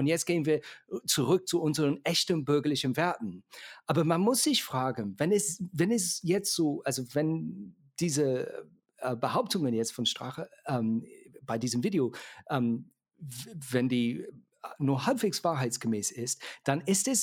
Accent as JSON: {"language": "German", "country": "United Kingdom", "said": "ich komme aus Großbritannien"}